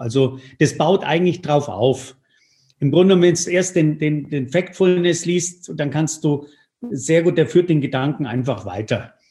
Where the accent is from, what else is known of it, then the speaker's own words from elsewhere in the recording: Tuscany, Italy; German is a second language; Jetzt komme ich ja aus der Toskana